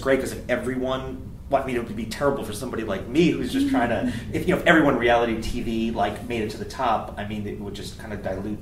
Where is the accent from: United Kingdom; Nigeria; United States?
United States; New York; also born or lived in New Jersey; now in Los Angeles, United States; I'm from New York, New Jersey, and I love